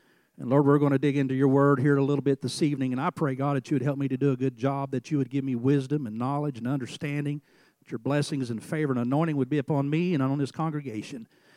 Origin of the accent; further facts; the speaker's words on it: Missouri, United States; We're all from Missouri, so we got to talk with that drawl just a little bit.